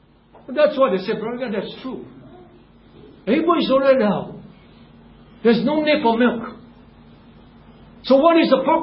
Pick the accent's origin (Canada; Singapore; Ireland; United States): Singapore; I'm from Singapore.